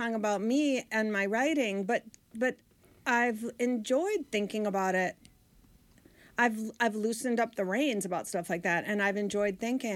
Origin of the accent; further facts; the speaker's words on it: Chicago, Illinois, United States; I was from Chicago. I had been listening to more like … stuff like that.